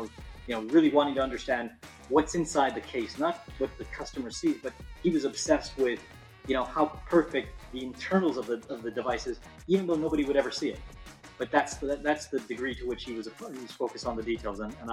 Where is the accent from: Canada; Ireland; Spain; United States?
Canada; born there; I was born in Canada, but I'm Italian, so Godfather for sure.